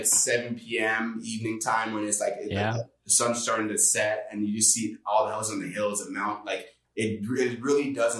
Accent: Toronto, Ontario, Canada; So now knowing that I'm a player from Toronto that's playing professionally

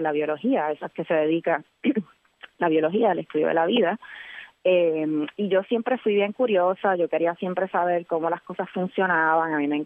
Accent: Vega Alta, Puerto Rico; yo me crié en el campo, en Vega Alta. Yo soy de Vega Alta, del barrio Maricao, para aquellos que son familiares con Vega Alta. Y pues, por virtud de haberme criado en el campo

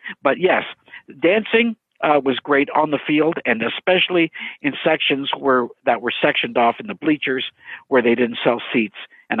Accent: Canada; Growing up in Canada, I was a goalie in hockey

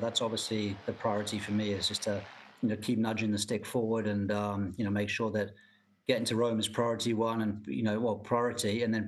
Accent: United Kingdom; You know, as a British player, you always maybe think you'd have to be the Open Championship

